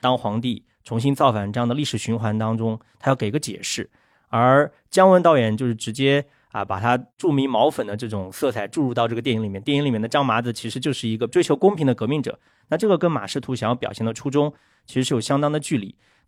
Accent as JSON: {"language": "Chinese", "town": "Yichang", "region": "Hubei", "country": "China", "tie": "born or raised there", "said": "对，我们湖北也用这个说法啊，因为我的老家在宜昌嘛。"}